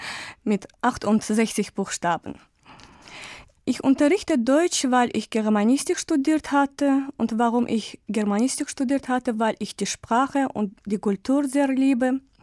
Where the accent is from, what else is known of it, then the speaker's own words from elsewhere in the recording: Baku, Azerbaijan; German is a second language; Ich komme aus Aserbaidschan, aus der Stadt Baku. Ich bin 1977 geboren.